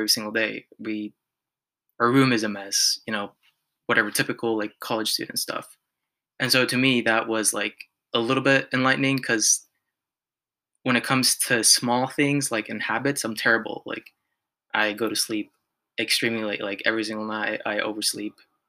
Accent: La Habra, California, United States; Yeah, so I grew up in La Habra pretty much all my life, and then obviously now I live in Riverside. Been living here for the past 4 years.

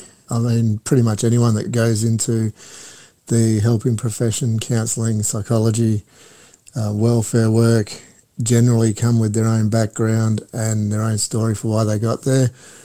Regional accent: Perth, Western Australia, Australia; I was born in Perth, spent the first 17 years of my life there in the northern suburbs. I love Western Australia and love Perth

